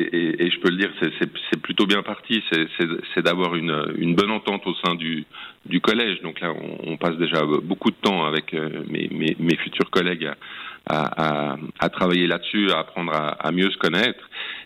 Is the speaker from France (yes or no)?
no; Geneva, Switzerland; moi, je suis né et j'ai grandi à Genève, hein, dans la commune d'Aunay, pour être précis, qui fait un peu le lien entre la ville et la campagne.